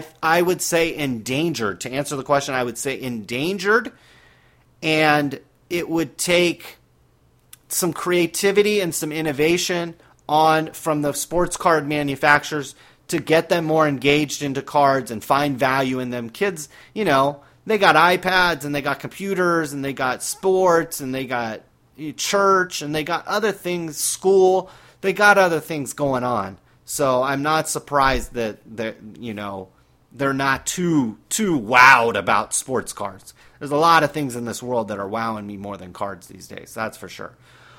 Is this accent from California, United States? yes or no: yes; California, United States; You think I grew up in California rooting for the Bengals?